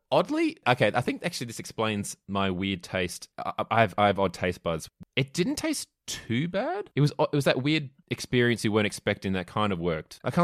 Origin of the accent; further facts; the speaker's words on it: Melbourne, Victoria, Australia; I'm from Melbourne, so I'm a bit of a coffee wanker